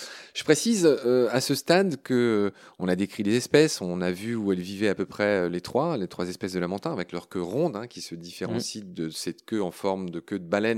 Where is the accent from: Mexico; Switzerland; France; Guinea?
France; Guadeloupe; j'allais dire, chez nous, en Guadeloupe